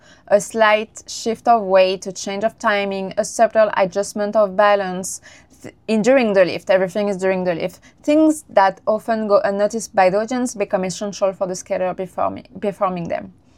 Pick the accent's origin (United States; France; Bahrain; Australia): France; Saint-Nazaire, Pays de la Loire; I grew up in Saint-Nazaire in France, one of the French great shipbuilding cities. Ships were always part of the landscape of my childhood.